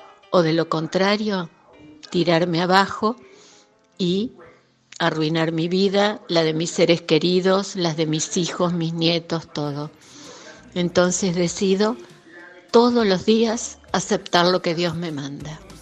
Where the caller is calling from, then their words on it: Santa Fe, Argentina; de Santa Fe